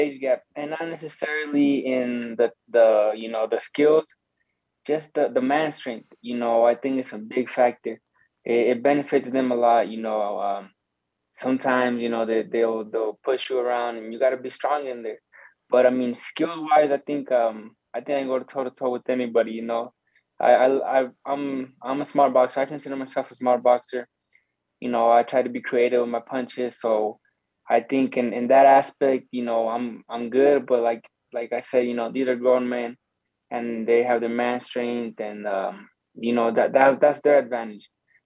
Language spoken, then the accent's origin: English; Arizona, United States; But, you know, we're from Arizona, so this is all new to us.